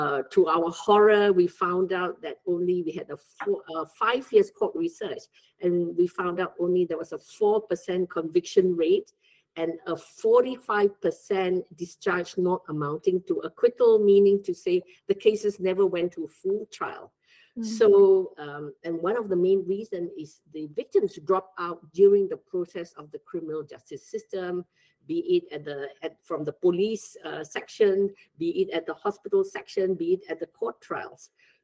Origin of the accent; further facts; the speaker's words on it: Penang, Malaysia; So all this, we could understand that even as a Malaysian.